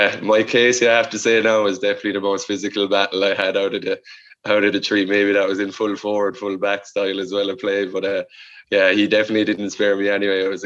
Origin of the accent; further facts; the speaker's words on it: Ahan, Ireland; I was always the forward anyway.